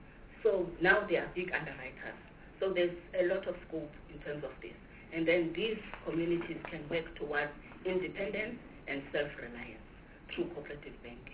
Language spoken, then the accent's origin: English; Tanzania; I know I come from Tanzania, so I know that it's a fact.